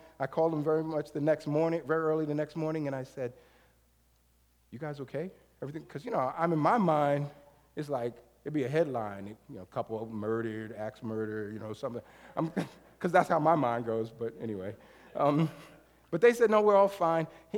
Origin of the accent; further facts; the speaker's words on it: New York, United States; now I'm from New York, so I'm thinking, it's a scam.